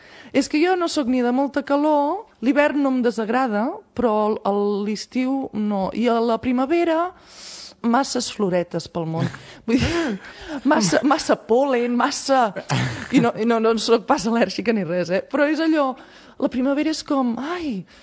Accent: Sant Celoni, Catalonia, Spain; moved away as an adult; ja no visc aquí, vaig marxar molt jove de Sant Celoni. Bueno, jove, a la teva majoria d'edat. Llavors, vaig marxar, clar, he fet molta vida cap a les comarques de Girona

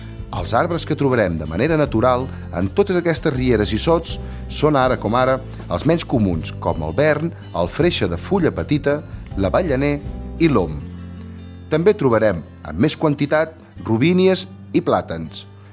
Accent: Sant Celoni, Catalonia, Spain; Però nosaltres, que som de Sant Celoni, no tenim mai por per passar per aquesta mena de túnels.

